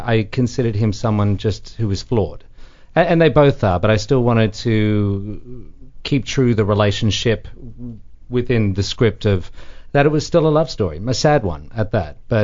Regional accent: Cairns, Queensland, Australia; where I grew up in Cairns. So Cairns is a very small town, northeast Australia, on the Barrier Reef, which is beautiful

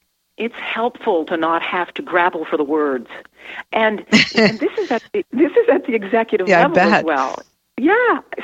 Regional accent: Maine, United States; I was probably 8 or 9, growing up on the East Coast of Maine.

